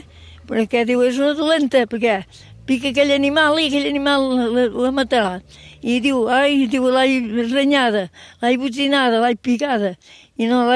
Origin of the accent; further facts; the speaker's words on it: Ogassa, Catalonia, Spain; jo soc filla d'Ogassa, d'Ogassa, però estava més a la vora de Sant Joan que no pas d'Ogassa